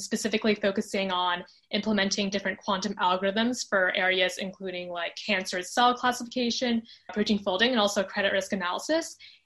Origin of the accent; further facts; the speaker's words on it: Boston, Massachusetts, United States; I'm 16 and I'm from Boston.